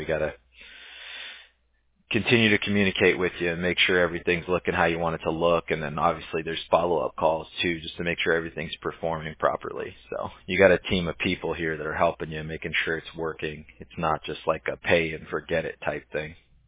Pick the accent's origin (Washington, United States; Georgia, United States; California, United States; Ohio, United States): California, United States; Huntington Beach; Sorry about the pronunciation. I'm from California. I'm from Huntington Beach, so I had to train myself to stop calling people bro.